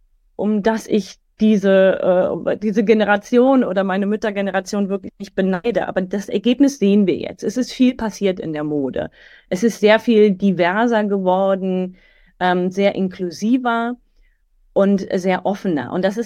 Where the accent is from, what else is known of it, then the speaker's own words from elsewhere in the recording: Berlin, Germany; in dieser Szene, wo ich groß geworden bin, in dem Berlin, in dem West-Berlin der 70er, 80er Jahre